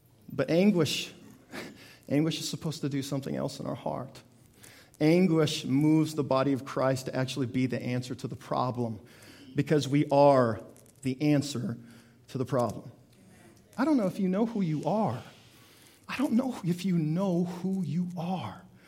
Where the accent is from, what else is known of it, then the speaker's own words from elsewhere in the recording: Canada; I'm just a Canadian.